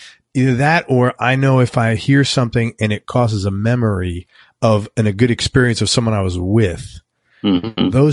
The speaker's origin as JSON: {"language": "English", "town": "Bronx", "region": "New York", "country": "United States", "said": "That's funny just saying truck because I'm from the Bronx."}